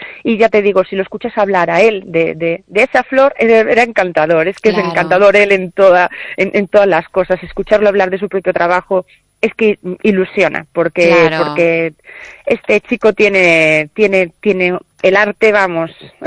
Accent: O Corgo, Galicia, Spain; Yo me crié aquí al lado, en el Corgo

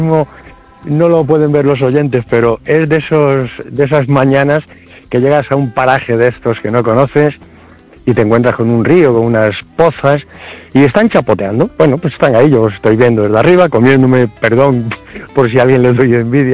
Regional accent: Galicia, Spain; los gallegos somos los gallegos y lo llevamos bien allá donde estemos.

